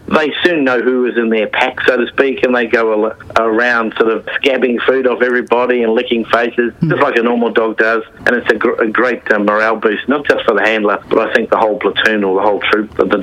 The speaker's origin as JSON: {"language": "English", "region": "Queensland", "country": "Australia", "said": "for me being a Queenslander too."}